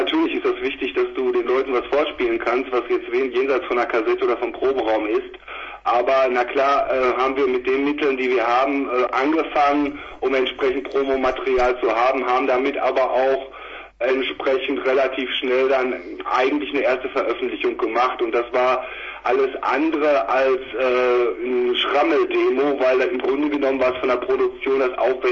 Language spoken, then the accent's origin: German; Dortmund, North Rhine-Westphalia, Germany; Ja, wir kommen aus Dortmund.